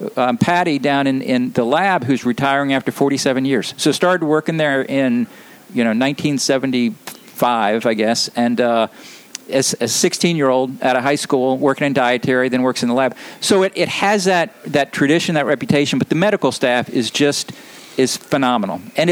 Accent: Lynchburg, Virginia, United States; I was born in Lynchburg, or I lived in Lynchburg, Virginia, graduated from high school there, went to college in Virginia.

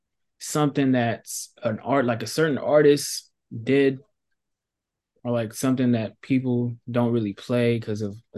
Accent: Chicago, Illinois, United States; because, you know, I'm from Chicago.

